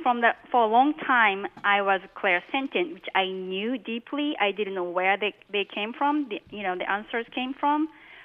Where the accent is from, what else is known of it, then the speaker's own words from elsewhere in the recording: Tokyo, Japan; Well, I was raised in Tokyo, Japan, where religion is kind of very confused there.